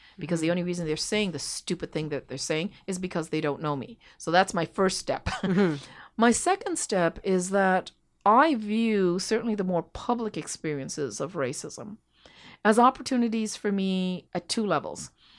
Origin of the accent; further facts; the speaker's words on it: Montreal, Quebec, Canada; born there; and I was born in Montreal.